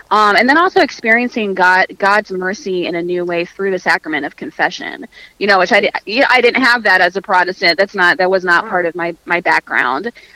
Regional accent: Mechanicsburg, Pennsylvania, United States; Well, I am a native Pennsylvanian, so it's fun to do a show with a Pennsylvania radio station. I grew up in Harrisburg, right outside of Harrisburg in Mechanicsburg, Pennsylvania.

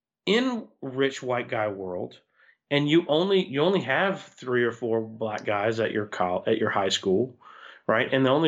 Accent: the South, United States; he just assumed that since I was from the South, that I don't associate or know any black people.

